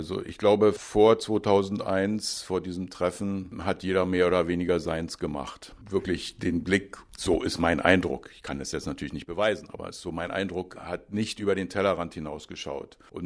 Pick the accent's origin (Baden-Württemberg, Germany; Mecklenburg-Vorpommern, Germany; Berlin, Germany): Berlin, Germany; sondern ich bin ja Deutscher aus Berlin.